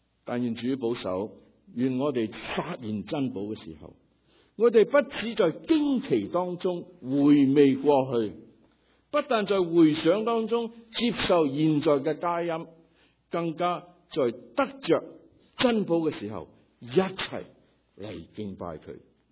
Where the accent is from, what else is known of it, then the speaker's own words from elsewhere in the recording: Guangdong, China; 是我们广东人没有的